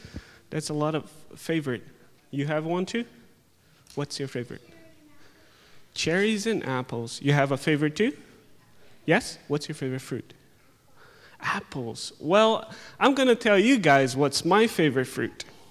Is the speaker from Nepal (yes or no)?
no; Brazil; So the fact that I'm from Brazil has to do with the story.